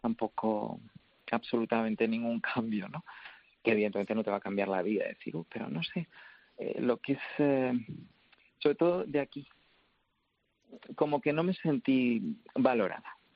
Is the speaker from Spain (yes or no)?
yes; Spain; Soy la primera española, como muy bien habéis dicho, en toda la historia